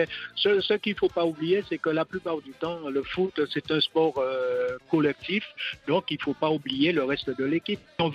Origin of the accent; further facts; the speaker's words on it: Guadeloupe, France; moi, je me rappelle quand j'étais jeune en Guadeloupe